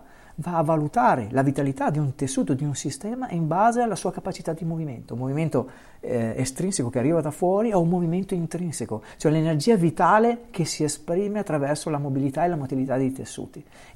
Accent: Veneto, Italy; Io da Veneto, quando sono arrivato a chiedere il primo caffè al bar

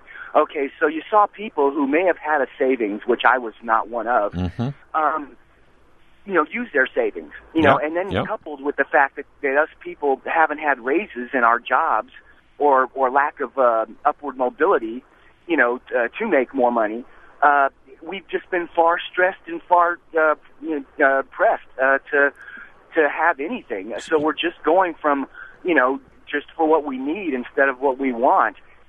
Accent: Santa Monica, California, United States; I'm from California, born and bred, native, and I live in Santa Monica, actually. And I'm a truck driver, and that's why I'm calling you from Spokane.

